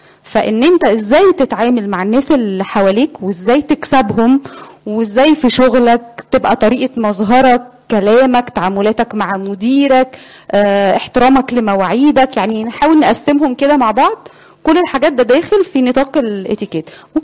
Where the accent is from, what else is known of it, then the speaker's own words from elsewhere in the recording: Egypt; احنا دايما كمصريين بناخد الحاجة ونهندلها كده على حسب مجتمعنا